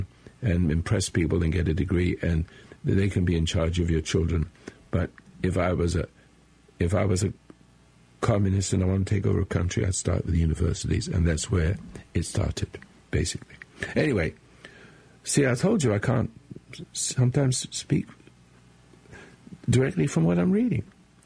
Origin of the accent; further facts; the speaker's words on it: England, United Kingdom; now in United States; I'm an American. I'm from England. And I'm a naturalized American.